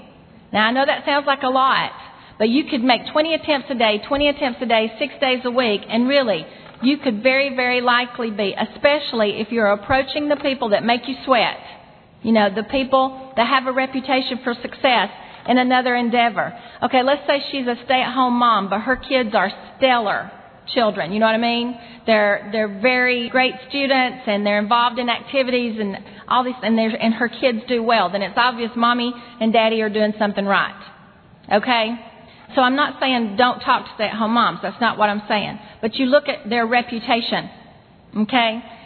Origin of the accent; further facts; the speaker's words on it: Alabama, United States; Now, I'm from Alabama, and I only speak 2 languages, English and Southern. And ain't is in our vocabulary